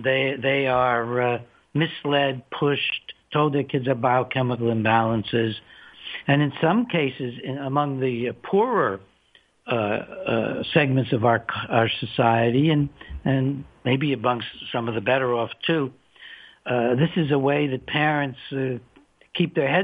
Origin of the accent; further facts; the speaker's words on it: United States; something that we as Americans need to just rear up an outrage about